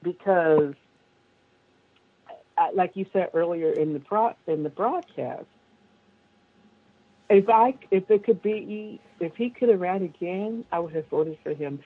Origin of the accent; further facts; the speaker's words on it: California, United States; I drove because I'm a Californian. That's what we do.